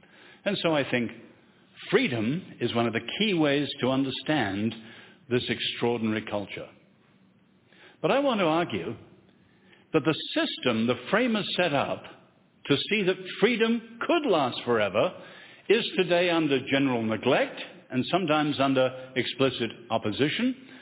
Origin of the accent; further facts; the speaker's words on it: England, United Kingdom; why do I, as an Englishman, take such an interest in the United States?